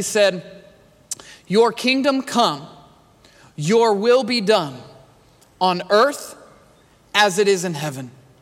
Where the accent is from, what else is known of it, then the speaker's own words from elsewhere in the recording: Kansas City, Missouri, United States; I grew up in Kansas City, and that's where most of my family lives.